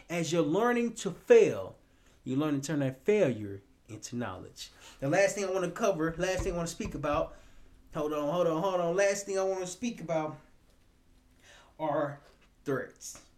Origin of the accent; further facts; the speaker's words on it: Little Rock, Arkansas, United States; I'm from Little Rock, Arkansas.